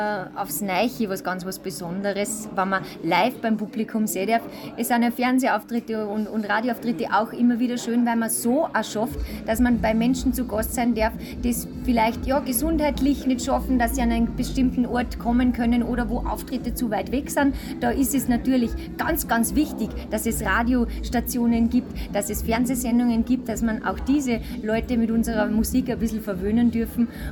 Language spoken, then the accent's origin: German; Austria; Bei uns in Österreich waren wir jetzt erst beim großen Jubiläum Sommer Musi Open Air mit dabei.